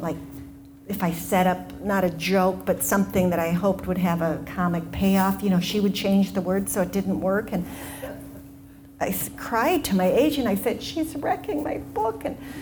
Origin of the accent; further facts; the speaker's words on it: Minneapolis, Minnesota, United States; I grew up in South Minneapolis. I went to Morris Park, where I had my most important teacher ever as far as my writing goes, Mr. Spaeth, in 6th grade.